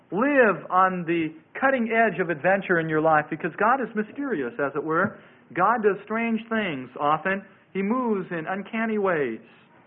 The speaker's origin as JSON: {"language": "English", "region": "Nebraska", "country": "United States", "tie": "born there", "said": "I was born in Nebraska, and that's part of Tornado Alley right there."}